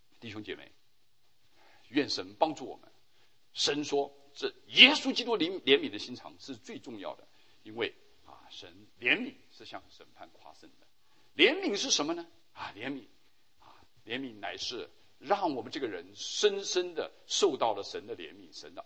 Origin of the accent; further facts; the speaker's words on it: China; 这是我们中国人就会回答了